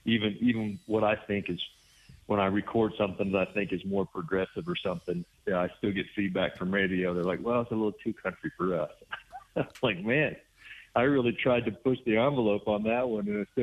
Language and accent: English; Brownwood, Texas, United States; born there; I was born in Texas, Brownwood, Texas, kind of central there, kind of in the hill country. It's a beautiful part of Texas.